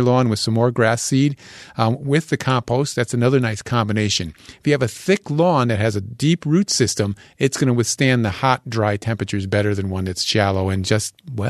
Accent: Connecticut, United States; So I grew up in Connecticut, and we saw these kind of conditions are what I used to live through all the time in Connecticut as a young man and a boy.

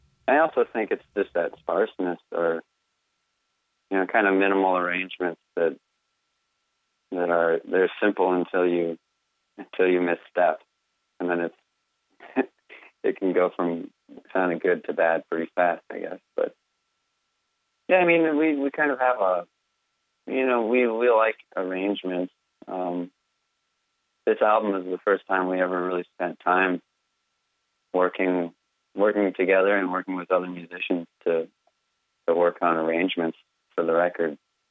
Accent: Minneapolis, Minnesota, United States; You know, we're from Minneapolis.

